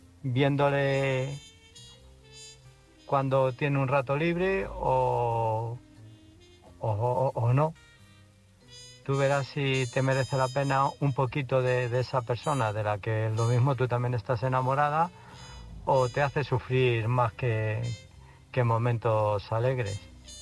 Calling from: Illescas, Castilla-La Mancha, Spain; de Illescas.

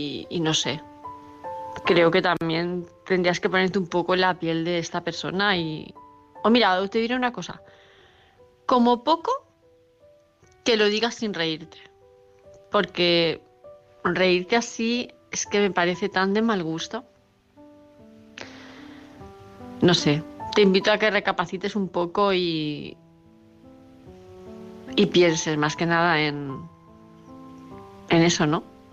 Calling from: Palma, Balearic Islands, Spain; de Palma de Mallorca.

